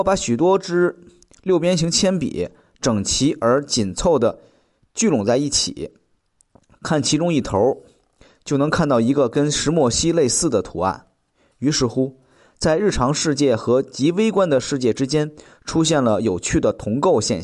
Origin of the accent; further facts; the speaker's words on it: China; 我们中国人做美食讲究色香味意形气